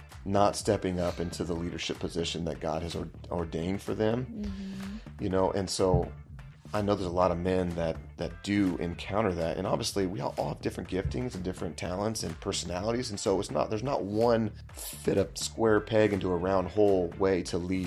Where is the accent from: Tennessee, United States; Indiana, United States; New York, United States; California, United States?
Indiana, United States; Pendleton; So I'm from Pendleton, Indiana, which is not that far away from here.